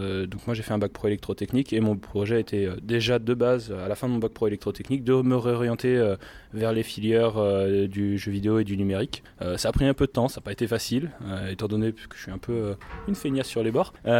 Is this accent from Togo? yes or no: no; Auvergne-Rhône-Alpes, France; Donc moi, je viens de Haute-Savoie, et du coup, ça me fait à peu près 5-6 heures de route pour venir.